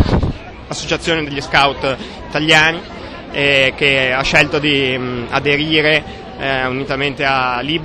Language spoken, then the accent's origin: Italian; Milan, Lombardy, Italy; Noi siamo milanesi.